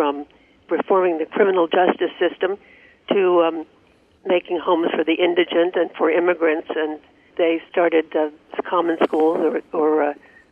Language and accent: English; New York, United States; I'm a New Yorker with an Episcopalian background